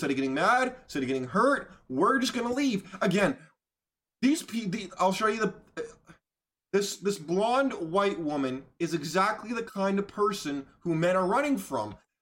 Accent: California, United States; Because trust me, I grew up in California. I went to LA very frequently.

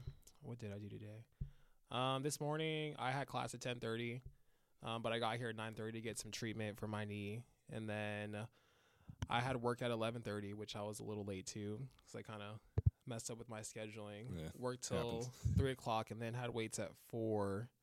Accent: El Paso, Texas, United States; I'm from El Paso, Texas.

